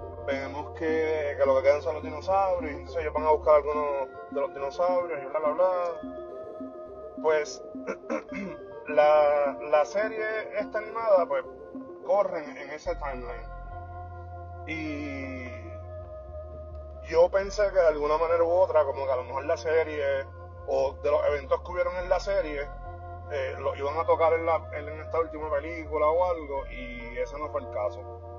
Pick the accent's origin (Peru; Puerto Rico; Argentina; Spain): Puerto Rico; Que somos nosotros los puertorriqueños, somos expertos en todo.